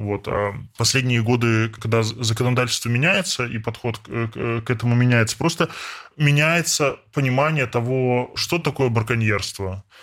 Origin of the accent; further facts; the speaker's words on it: Kamchatka Krai, Russia; я родился на Камчатке, прожил там ранние детские годы